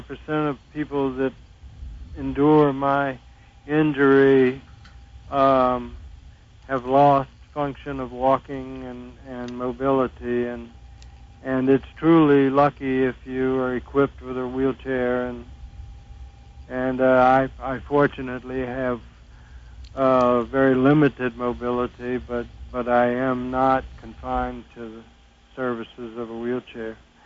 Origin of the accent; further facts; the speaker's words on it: New Orleans, Louisiana, United States; born there; The situation here is that I'm a resident of Louisiana. I was born in New Orleans at Baptist Hospital in 1949.